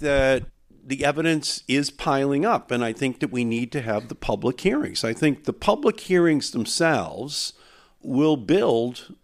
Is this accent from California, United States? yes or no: no; Massachusetts, United States; I'm a liberal from Massachusetts.